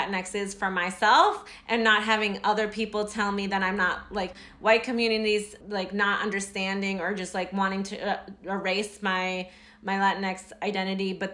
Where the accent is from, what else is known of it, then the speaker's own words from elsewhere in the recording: United States; as messy as being an American is in 2021, like, there are things to celebrate there too. And this is the home that I know, right?